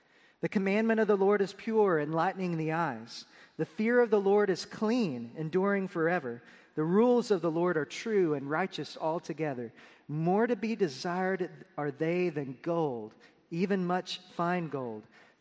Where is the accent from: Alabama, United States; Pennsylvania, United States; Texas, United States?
Texas, United States; Pampa; Not so with trees that are planted at my parents' place in Pampa, Texas. Here's why. On average, my hometown receives 20 inches of rain per year.